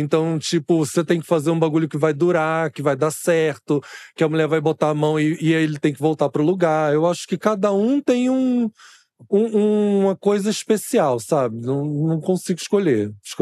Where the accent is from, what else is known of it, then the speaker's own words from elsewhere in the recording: Nova Iguaçu, Rio de Janeiro, Brazil; Porque eu cheguei em São Paulo, eu sou de Nova Iguaçu, né? Uhul, Nova Iguaçu.